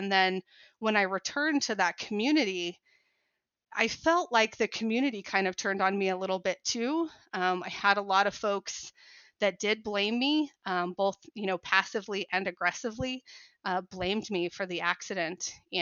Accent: Utah, United States; So I grew up here in Utah, in a little town kind of out in the West Desert of Utah.

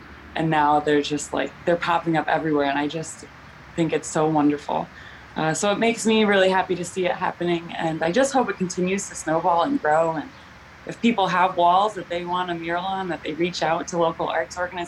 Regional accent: Stratford, Connecticut, United States; moved away as an adult; also born or lived in Indiana; now in Albany, United States; I grew up in Stratford, Connecticut, so about 2.5 hours away from here. I moved to Albany in 2007 to pursue my BFA, and then did 3 years at Indiana, and then came back.

